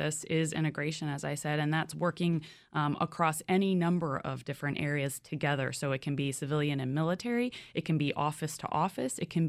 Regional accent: University Park, Maryland, United States; So I grew up in University Park, Maryland, actually inside the Beltway, a rare native of this area. I was right near the University of Maryland College Park.

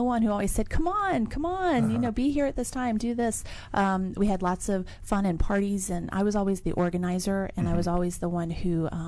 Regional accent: Ashburn, Virginia, United States; also born or lived in Leesburg; I was born in Leesburg, Virginia, so I'm a local girl. And I was raised in Ashburn, Virginia.

